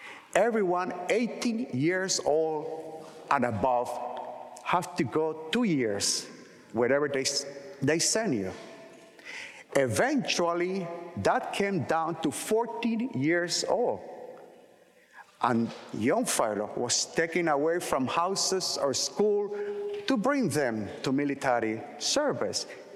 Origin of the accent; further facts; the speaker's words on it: Nicaragua; I'm from Nicaragua, Central America.